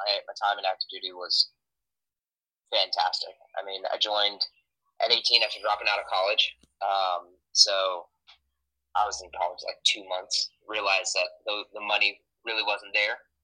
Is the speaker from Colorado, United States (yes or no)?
yes; Colorado, United States; Because I'm from Colorado originally, so you know, I had never in my life been this hot.